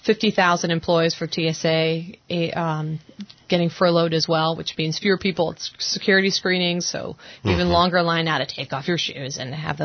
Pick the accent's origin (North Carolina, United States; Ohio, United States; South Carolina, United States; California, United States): Ohio, United States; I'll say Ohio because I'm from Ohio, so it's okay.